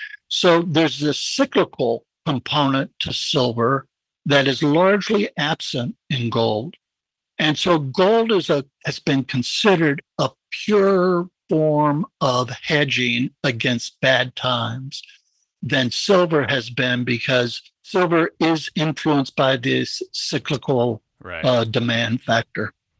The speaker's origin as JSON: {"language": "English", "region": "Texas", "country": "United States", "tie": "born or raised there", "said": "And they were like the people I grew up with in West Texas."}